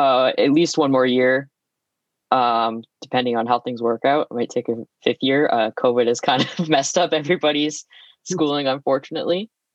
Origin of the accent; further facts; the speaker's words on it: London, Ontario, Canada; I grew up in London.